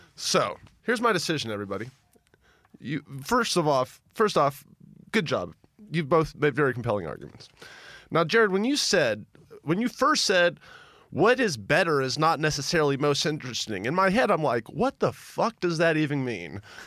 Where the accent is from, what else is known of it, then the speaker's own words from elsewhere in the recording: Memphis, Tennessee, United States; I remember being a little boy growing up in Memphis, Tennessee